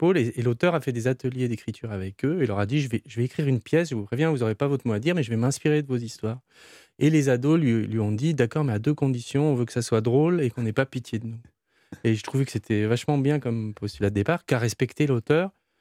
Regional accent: Strasbourg, Grand Est, France; Et moi, je suis de Strasbourg, alors je ne sais pas si c'est la bière, et d'être près de la frontière.

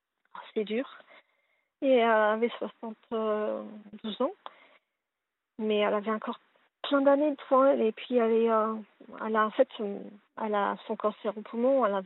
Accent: Île-de-France, France; On est pris pour des étrangers alors que nous sommes français. Hein. Je viens de la région parisienne.

